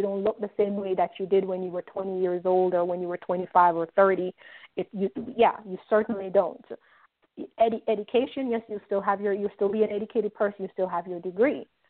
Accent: Jamaica; for all of you who can't tell by now by my accent, I'm Jamaican

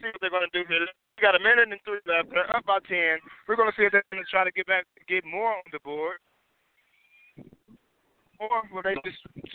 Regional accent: Muskogee, Oklahoma, United States; Just a little history about me, man. I'm from Oklahoma, Muskogee, Oklahoma.

